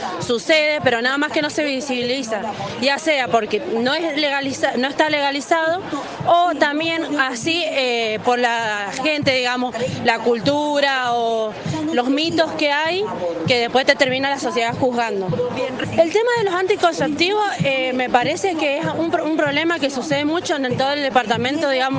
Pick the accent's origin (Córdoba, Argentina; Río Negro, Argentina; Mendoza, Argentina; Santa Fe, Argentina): Mendoza, Argentina; Lavalle; soy de Jocolim Lavalle